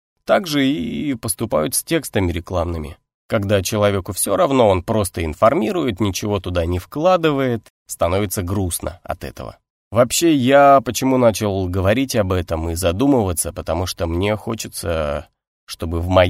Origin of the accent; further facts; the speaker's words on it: Saint Petersburg, Russia; я диктор из Санкт-Петербурга